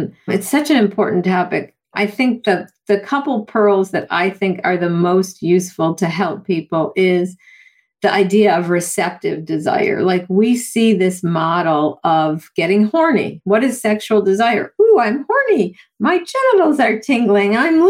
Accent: Buffalo, New York, United States; I grew up in Buffalo, New York with the snow. And I use the metaphor of like when I would go to high school, I had to scrape the ice.

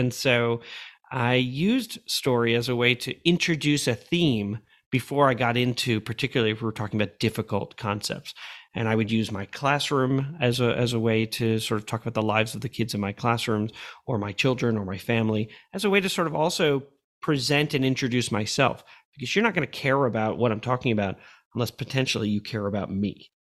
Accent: New York, United States; growing up in New York, which is really, as many people like to say, is a real melting pot of our nation.

